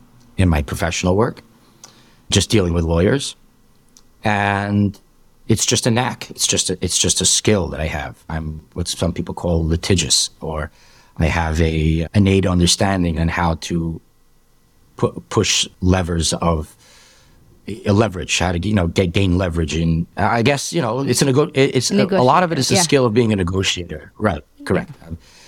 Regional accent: New York City, New York, United States; I am Hasidish. I'm 37 years old. I was born and raised in Borough Park. I went to Babov, and my family were Babov Hasidim, and still are my whole life. So I was raised in Borough Park as Hasidish. I went to Babov Yeshiva and Cheder.

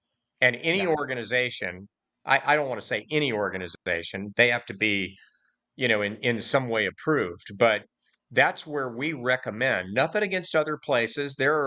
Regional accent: Georgia, United States; Our voter file, our pre-qualified evangelical voter file in my home state of Georgia was 80,000 households.

